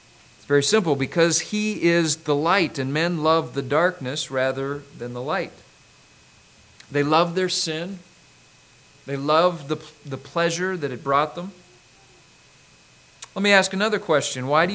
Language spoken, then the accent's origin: English; Saskatchewan, Canada; I remember growing up in Western Canada, on the prairies, actually, of Saskatchewan.